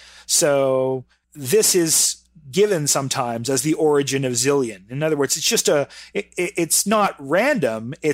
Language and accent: English; Canada; I'm Canadian